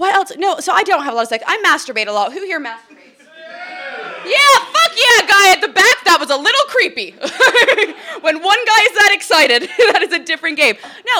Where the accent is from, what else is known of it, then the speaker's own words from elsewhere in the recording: United States; now in Australia; I'm from America. Sorry. I've learned to apologize early because I've lived here for like 5 years